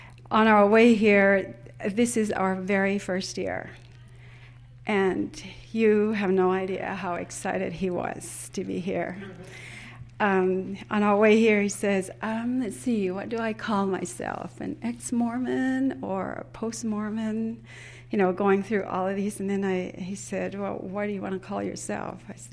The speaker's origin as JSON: {"language": "English", "country": "Tonga", "moved": "yes", "lives_now": "Provo, United States", "said": "I'm from Provo, Utah County people. I am originally from Tonga, South Pacific, supposedly a Lamanite."}